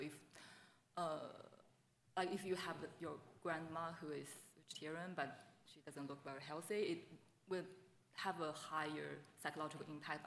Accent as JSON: {"language": "English", "country": "China", "second_language": "English", "said": "because in my country, so I'm from China"}